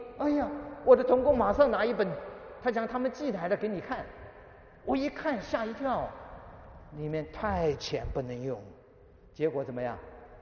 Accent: United States; 今天我由美国来到了德国

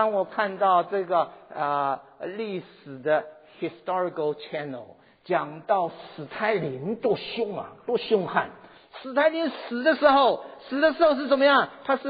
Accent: Yancheng, Jiangsu, China; also born or lived in Shanghai; 我是江苏盐城人

